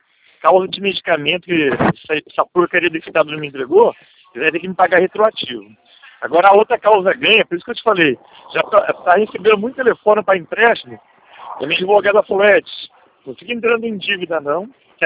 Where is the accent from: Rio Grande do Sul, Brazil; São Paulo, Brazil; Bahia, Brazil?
São Paulo, Brazil; Ribeirão Preto; born there; Então, eu nasci em Ribeirão Preto. Minha família é tudo Ribeirão Pretano também.